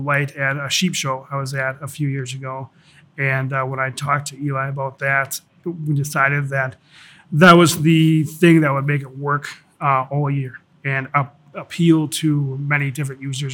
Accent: Wisconsin, United States; So I'm from Wisconsin, and I have a retail management background.

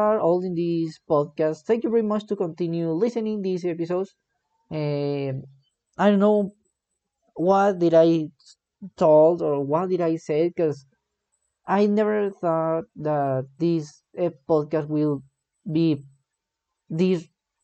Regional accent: Mexico; English is a second language; this is not my best English. This is not the best English that you will hear because I'm from Mexico. Soy mexicano.

